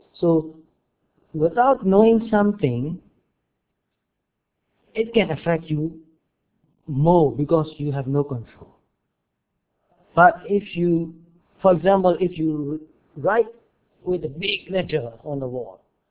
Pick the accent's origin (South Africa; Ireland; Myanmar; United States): Myanmar; English is a second language; I was born in Burma, and I've lived there until now.